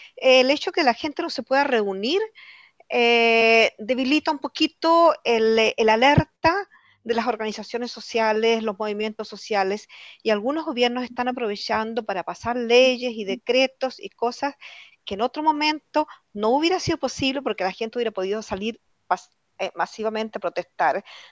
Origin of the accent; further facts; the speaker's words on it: Chile; now in Sweden; si bien yo vivo en Suecia, yo soy chilena y tengo bastante contacto con mi país de origen.